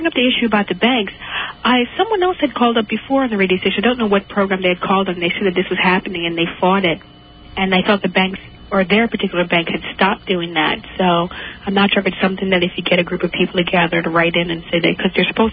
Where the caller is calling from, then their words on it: Woodbridge, New Jersey, United States; Oh, I'm sorry. From my job, Woodbridge, New Jersey.